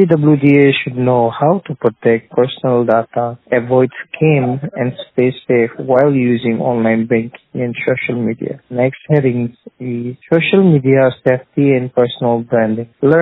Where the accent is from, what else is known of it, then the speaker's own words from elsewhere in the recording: Dimapur, Nagaland, India; I'm from Dimapur, Nagpur.